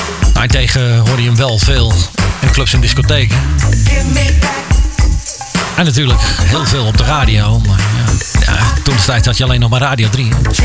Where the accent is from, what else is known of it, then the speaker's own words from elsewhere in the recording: Amsterdam, North Holland, Netherlands; Als Amsterdammers.